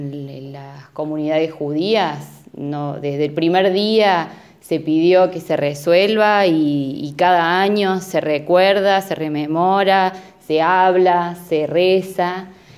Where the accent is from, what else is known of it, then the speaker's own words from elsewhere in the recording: Argentina; Nosotros somos argentinos, igual que el resto que profesamos la religión judía, simplemente eso.